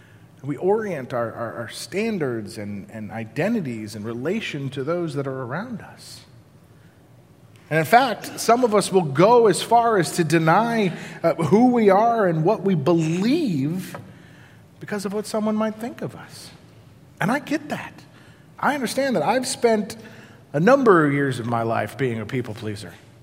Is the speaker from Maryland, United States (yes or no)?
no; Colorado, United States; And I grew up in Colorado, and we were going to a party just outside of Boulder.